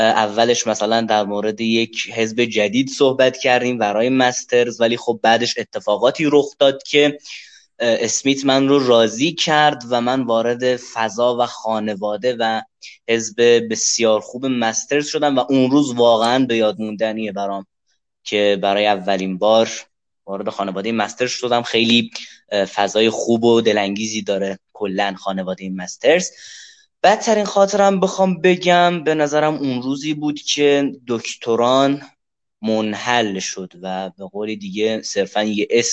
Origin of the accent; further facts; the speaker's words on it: Tabriz, East Azerbaijan, Iran; بچه تبریزم، دانشجوی رشته حقوق ترم 4